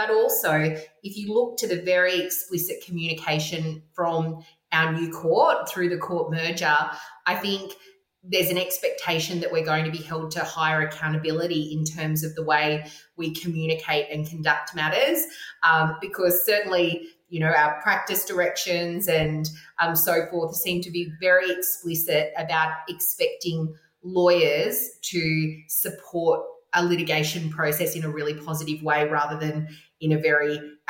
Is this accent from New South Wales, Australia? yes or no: yes; Newcastle, New South Wales, Australia; We're pro Tamworth, even though I'm from Newcastle.